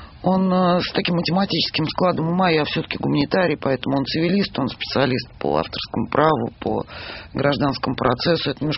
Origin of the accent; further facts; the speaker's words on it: Moscow, Russia; Несмотря на то, что я москвичка коренная, это мой город, это моя страна.